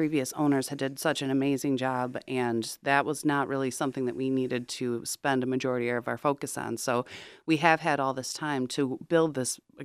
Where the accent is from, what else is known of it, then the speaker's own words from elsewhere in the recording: DeWitt, Michigan, United States; I'm from the DeWitt area. I actually graduated from here, this building, Commerce and Sciences.